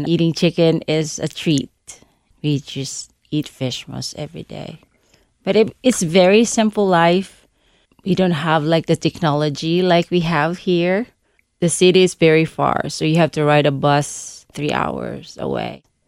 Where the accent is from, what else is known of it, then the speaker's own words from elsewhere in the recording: Cebu, Central Visayas, Philippines; English is a second language; Very poor, but we live in a small village where we're content.